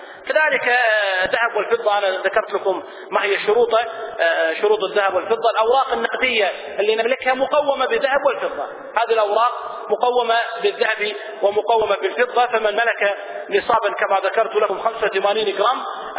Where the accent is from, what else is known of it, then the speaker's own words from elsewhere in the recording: Kuwait; فوزارة الأوقاف عندنا في الكويت